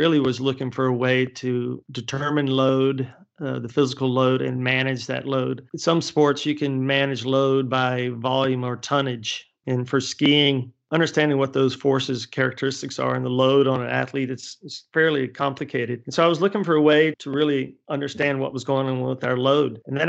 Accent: North Carolina, United States; Of course, I'm from North Carolina

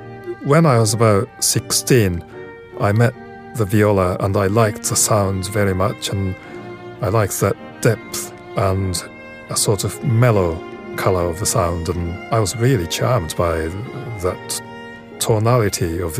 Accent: Tokyo, Japan; English is a second language; I'm from Tokyo.

